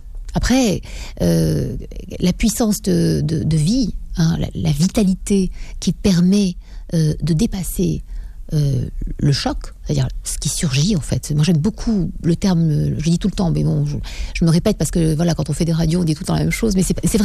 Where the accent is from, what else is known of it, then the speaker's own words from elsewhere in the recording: Morocco; Je viens du Maroc en plus, où c'est pas un pays en guerre